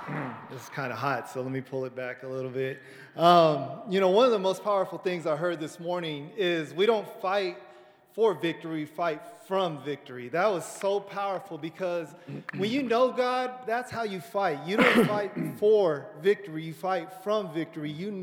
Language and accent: English; California, United States; I'm from California, by the way.